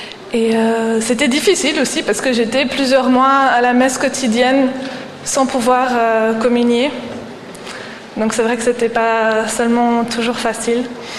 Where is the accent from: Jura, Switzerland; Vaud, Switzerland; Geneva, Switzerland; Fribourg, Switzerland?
Fribourg, Switzerland; Maintenant, je suis fribourgeoise.